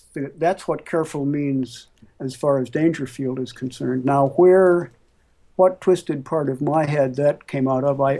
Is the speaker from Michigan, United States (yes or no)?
no; Chicago, Illinois, United States; also born or lived in Texas / New York / Philadelphia; I was born in Texas during the Second World War. I grew up in Chicago. I went to school in New York and lived for a while in Philadelphia and came up here in the early 70s.